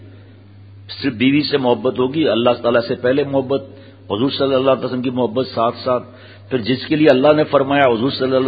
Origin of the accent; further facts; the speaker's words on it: Karachi, Sindh, Pakistan; گاؤں سے صرف تین گھر کراچی شفٹ ہوئے میرے, کراچی کی میری پیدائش ہے.